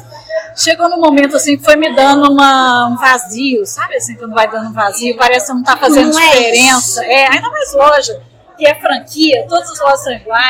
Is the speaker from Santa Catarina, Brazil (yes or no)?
no; Belo Horizonte, Minas Gerais, Brazil; moved away as an adult; now in São Paulo, Brazil; Eu tenho 46 anos, sou arquiteta, sou mineira, Belo Horizonte, não é? Assim, conterrânea de Rede Longevidade. Mas assim, eu falo que às vezes eu sou meio mineira, meio paulista, porque eu morei aqui em São Paulo quase 20 anos.